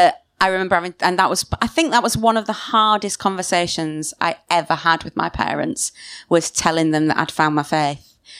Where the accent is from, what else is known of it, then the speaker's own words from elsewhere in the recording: Sheffield, Yorkshire and the Humber, United Kingdom; So I'm from Sheffield originally. Work very solidly working class family.